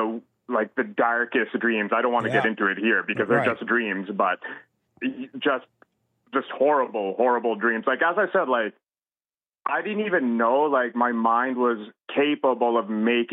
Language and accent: English; Canada; So I have brown skin. My mother's white, and my father's Indian. But I'm 42 now, so I was born in the 80s. I was born here in Canada, and I grew up during the 80s and 90s.